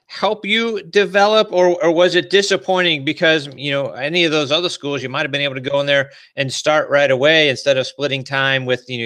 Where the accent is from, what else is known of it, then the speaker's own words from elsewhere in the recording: Pittsburgh, Pennsylvania, United States; I'm from Pittsburgh